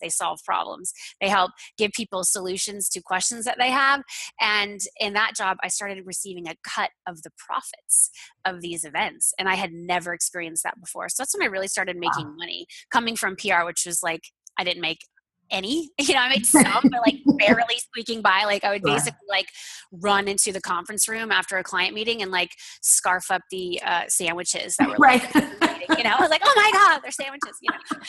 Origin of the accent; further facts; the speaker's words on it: Florida, United States; I grew up in Florida and fell in love with the path of public relations when I was in college.